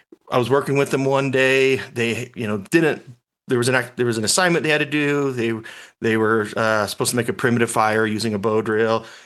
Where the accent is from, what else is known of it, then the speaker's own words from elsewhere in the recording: Las Vegas, Nevada, United States; And so growing up in Vegas, we don't have we don't have wonderful access to the outdoors.